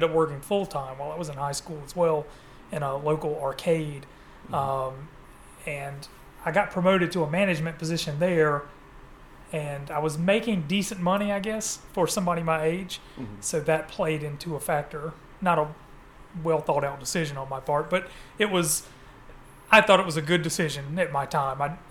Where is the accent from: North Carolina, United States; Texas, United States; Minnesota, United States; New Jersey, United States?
North Carolina, United States; Burlington; born there; I was born in Burlington, North Carolina, in 1979.